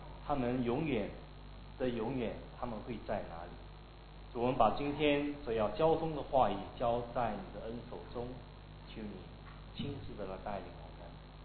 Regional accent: China; 感谢主，我是中国人，我觉得神特别爱中国人，不然为什么我们这么多啊？

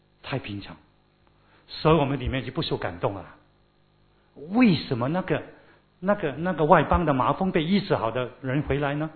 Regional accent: China; 我们中国人有一句话很好

